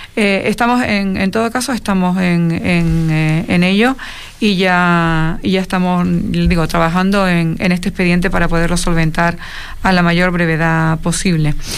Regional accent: Canary Islands, Spain

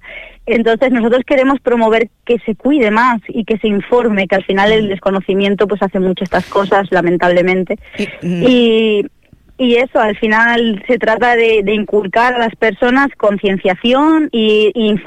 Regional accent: Basque Country, Spain; now in Fuerteventura, Spain; Yo soy del País Vasco y, bueno, decidí que quería hacer un cambio en mi vida.

